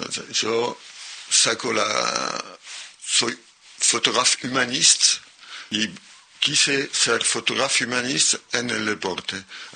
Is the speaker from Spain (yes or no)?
no; Argentina; accent: Argentine; el acento argentino más un acento un poco especial que no se sabe si es francés, alemán o... Bueno, tengo un acento propio.